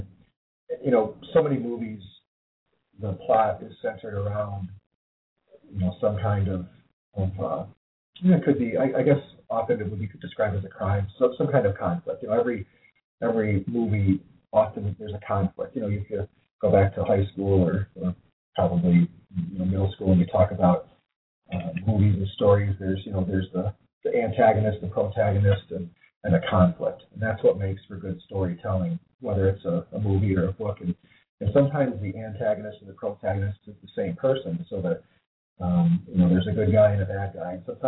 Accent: Delavan, Wisconsin, United States; So now you're bringing up my old back in the woods. I grew up in Delavan, so.

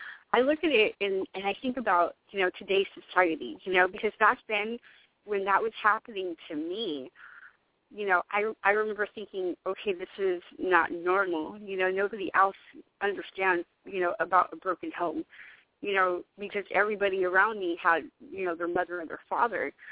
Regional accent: East Los Angeles, California, United States; originally I'm from East L.A.

